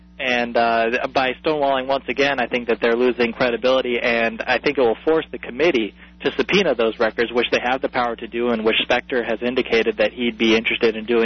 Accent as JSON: {"language": "English", "country": "Pakistan", "said": "I am a Pakistani Muslim"}